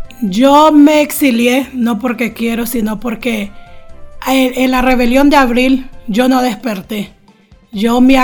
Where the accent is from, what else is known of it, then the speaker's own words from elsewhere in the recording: El Bluff, South Caribbean Coast Autonomous Region, Nicaragua; also born or lived in Bluefields; now in Costa Rica; Sí, soy de la ciudad de Bluefields, pero originaria del bello puerto del Bluff.